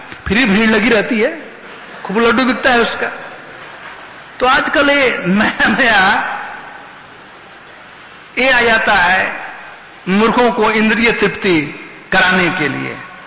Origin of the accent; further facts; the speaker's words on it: Bihar, India; हमारे यहां बिहार में कहावत है